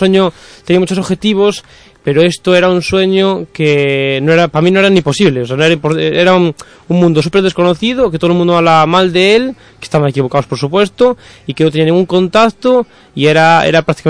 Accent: Sarria, Galicia, Spain; Sí, soy de Lugo, de Sarria, específicamente.

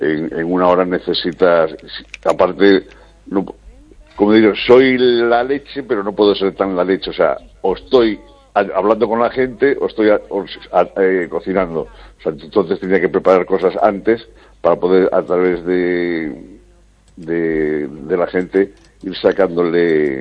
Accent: Marín, Galicia, Spain; pues yo soy gallego, soy de Marín, pues tal, no sé qué, vamos a hablar

